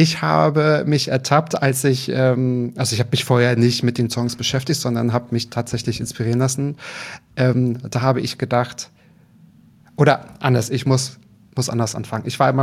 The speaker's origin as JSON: {"language": "German", "region": "Berlin", "country": "Germany", "said": "Nein, ich komme aus Berlin."}